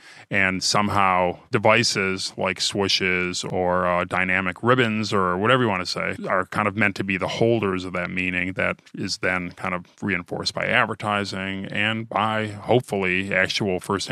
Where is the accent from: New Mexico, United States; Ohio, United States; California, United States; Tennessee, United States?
Ohio, United States; I'm from Ohio after all.